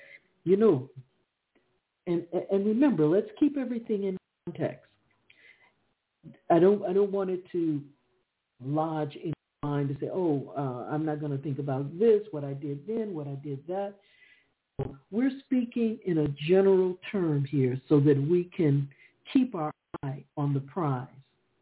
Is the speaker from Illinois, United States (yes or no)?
yes; Chicago, Illinois, United States; Well, I'm a city girl. I'm from Chicago.